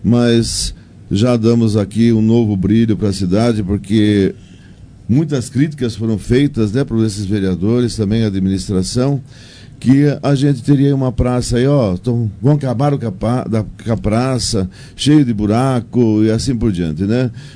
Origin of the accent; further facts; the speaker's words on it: Fernando Prestes, São Paulo, Brazil; born there; eu nasci em Fernando Prestes e lá nossa padroeira, onde foi feriado, Santa Luzia. Desde de quando eu nasci, né, fui batizado naquela igreja, sempre fui crismado